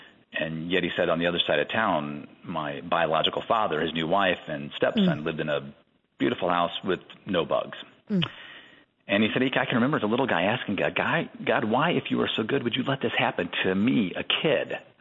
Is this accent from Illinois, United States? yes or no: yes; Chicago, Illinois, United States; I grew up in Chicagoland. I live in the north side right now.